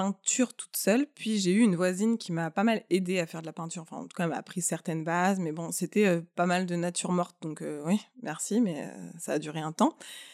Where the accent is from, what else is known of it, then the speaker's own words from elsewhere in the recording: France; moved away as an adult; now in Montreal, Canada; je viens d'avoir mon diplôme, je viens de France